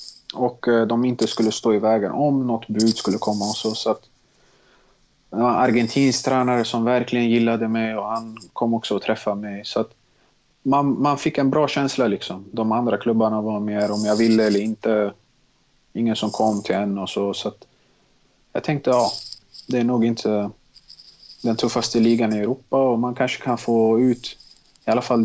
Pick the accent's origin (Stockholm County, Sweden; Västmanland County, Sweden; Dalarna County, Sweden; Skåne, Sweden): Stockholm County, Sweden; Stockholm; Jag är uppvuxen i Tensta, flyttade när jag var 6 år till Mälarhöjden Bredäng.